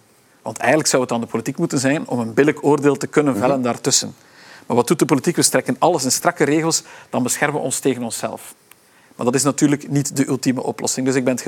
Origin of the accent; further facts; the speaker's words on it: West Flanders, Belgium; en ik durf dat zeggen als West-Vlaming